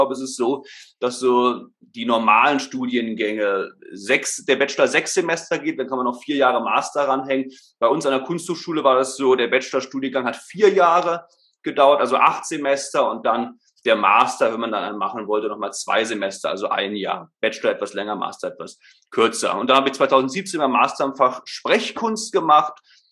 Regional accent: Berlin, Germany; now in Stuttgart, Germany; aufgewachsen bin ich ursprünglich in Berlin. Leben tue ich jetzt, wie gesagt, in Stuttgart.

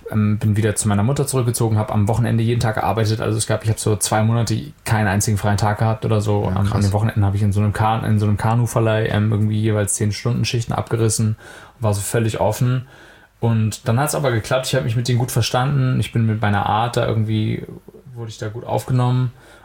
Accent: Hamburg, Germany; ich komme ja aus Hamburg eigentlich

